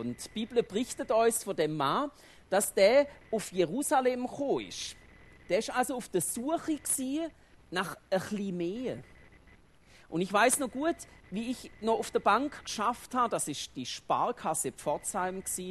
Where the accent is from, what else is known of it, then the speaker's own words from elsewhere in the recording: Switzerland; Weil bei uns in der Schweiz ist es ja nicht gerade so, dass Gemeinden wachsen.